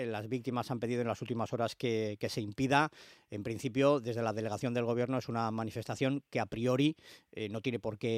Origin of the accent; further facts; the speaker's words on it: Basque Country, Spain; se lo pregunto ya como ciudadano vasco más que como delegado del Gobierno